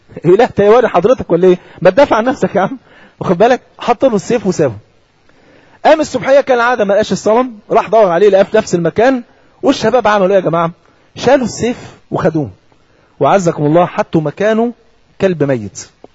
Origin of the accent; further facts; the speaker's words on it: Egypt; يعني اذكر ان بعض الشباب عندنا في مصر كان ليهم جار ما بيصليش